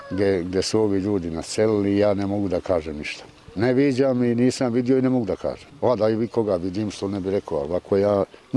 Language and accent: Serbian; Serbia; moved away; Ja sam ovdje od 71. Ja sam inače rodom iz Srbije, ženam iz Srbije.